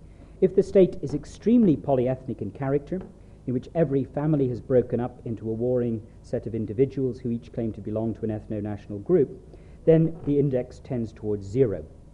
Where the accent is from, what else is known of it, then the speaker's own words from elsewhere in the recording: Ireland; One of the remarkable features of going to Canada is to discover as an Irishman that you get called British over there.